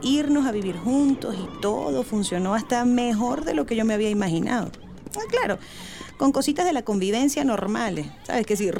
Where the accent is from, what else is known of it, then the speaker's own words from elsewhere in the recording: Venezuela; moved away; El caso es que nosotros dos salimos de Venezuela